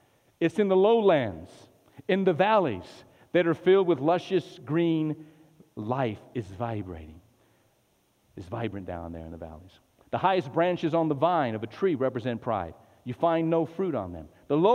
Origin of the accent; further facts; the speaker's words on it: Albuquerque, New Mexico, United States; I was raised in New Mexico. I wake up every day and go to school. And I went to Manzano High School and, you know, it was at the in the northeast heights of the city of Albuquerque